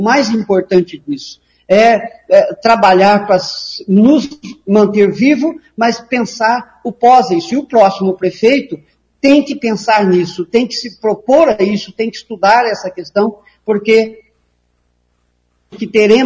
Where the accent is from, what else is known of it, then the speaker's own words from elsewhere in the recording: Maringá, Paraná, Brazil; born there; E cidade de Maringá, onde eu nasci